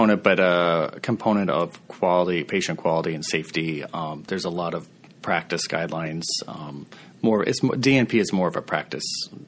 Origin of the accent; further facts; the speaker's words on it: Montana, United States; So I grew up in Montana. My mom is a nurse in rural Montana.